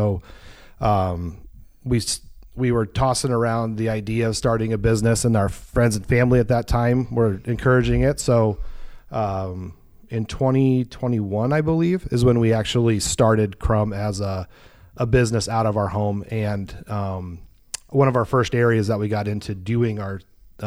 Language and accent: English; Omaha, Nebraska, United States; now in Sioux City, United States; I went to Scott Catholic, so the west side of town.